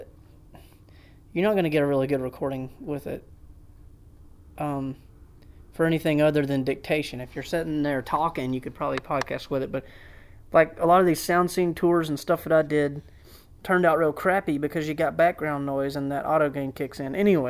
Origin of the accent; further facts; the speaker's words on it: the South, United States; And I'm from the South, so I call it a book bag.